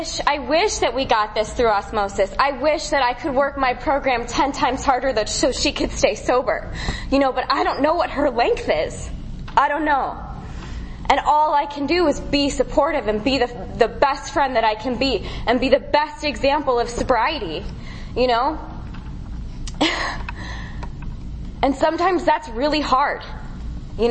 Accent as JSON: {"language": "English", "town": "Chicago", "region": "Illinois", "country": "United States", "tie": "born or raised there", "said": "I grew up in Chicago, Illinois. I've gotten to go home and go to meetings there"}